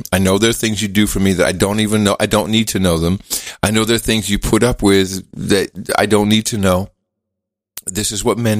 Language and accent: English; Netherlands; English is a second language; Because I growing up in Holland, you know, I grew up with my friends